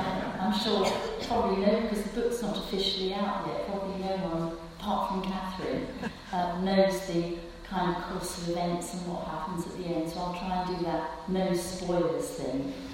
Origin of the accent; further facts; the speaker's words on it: United Kingdom; I can really say, you know, we're British, we won't do that to each other.